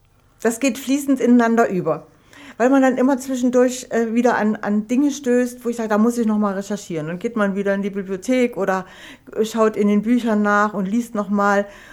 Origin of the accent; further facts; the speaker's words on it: Eisenach, Thuringia, Germany; ich bin ja in Eisenach zur Schule gegangen.